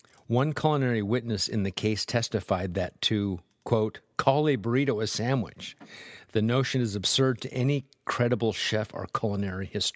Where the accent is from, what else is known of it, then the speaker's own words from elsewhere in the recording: New England, United States; I realized what a New Englander I am, not with my accent, but my mentality.